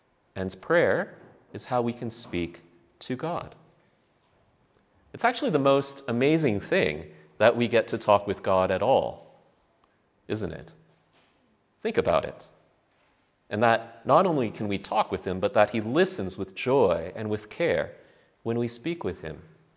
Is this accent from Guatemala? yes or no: no; Canada; I say that because I'm Canadian.